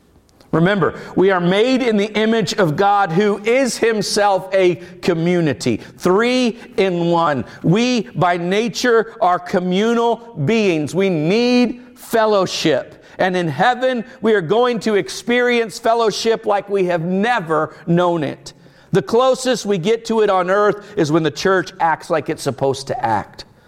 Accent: United States; Some people don't love me because I'm an American. Some people don't love me because I am a Christian.

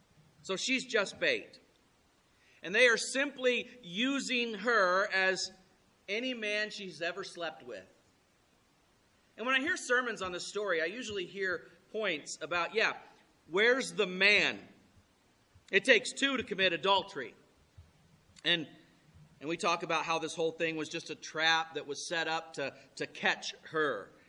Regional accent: Florida, United States; I grew up in Florida, and fishing is just a part of your life if you grew up in Florida.

